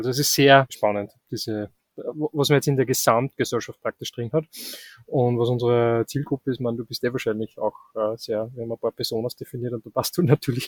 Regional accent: Upper Austria, Austria; Also es beginnt eigentlich, dass ich am Land aufgewachsen bin in Oberösterreich, und ich bin dann nach Wien gegangen

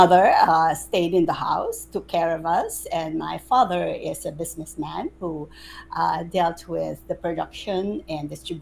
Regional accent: Manila, Metro Manila, Philippines; Yes. I stay in Manila. I was born and raised in Manila.

